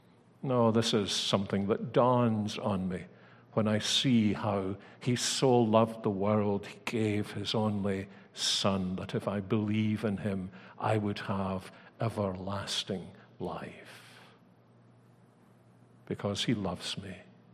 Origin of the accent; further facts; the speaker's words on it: Scotland, United Kingdom; Hoping that we can all go and play golf, because we're Scottish and everybody in Scotland plays golf.